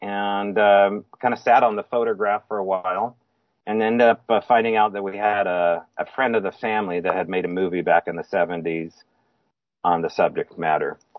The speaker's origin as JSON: {"language": "English", "town": "Springfield", "region": "Oregon", "country": "United States", "tie": "born or raised there", "said": "And I grew up in the Willamette Valley outside of Eugene, in the town of Springfield or Thurston, Oregon."}